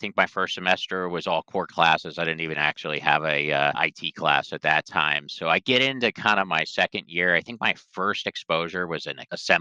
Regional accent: Pennsylvania, United States; born there; Yeah, I was born in Bucks County, just north of Philadelphia, so I consider myself a Philly guy. Very blue-collar area.

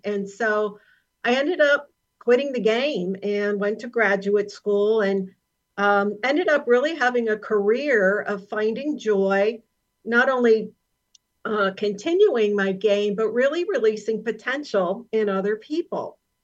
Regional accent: Pittsburgh, Pennsylvania, United States; Well, I grew up in Pittsburgh in Western Pennsylvania.

